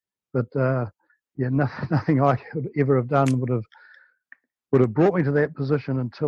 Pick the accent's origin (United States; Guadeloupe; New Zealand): New Zealand; I'm from New Zealand.